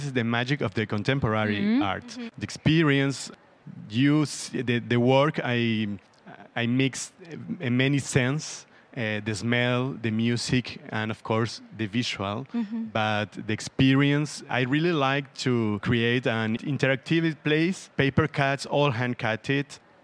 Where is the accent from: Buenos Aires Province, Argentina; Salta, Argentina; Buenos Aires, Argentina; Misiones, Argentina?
Misiones, Argentina; Apostoles; born there; English is a second language; And I was born in Apostoles. Apostoles is a Jesuitic city from 1600